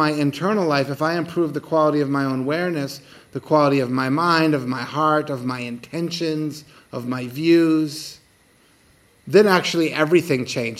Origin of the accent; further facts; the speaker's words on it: United States; I mean, I'm from America, so that's what I see